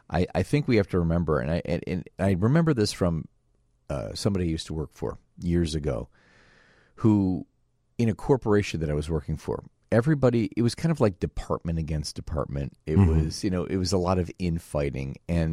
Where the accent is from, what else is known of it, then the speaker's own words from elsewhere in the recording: Park Ridge, United States; born there; I was born in Park Ridge, but yeah, I do understand.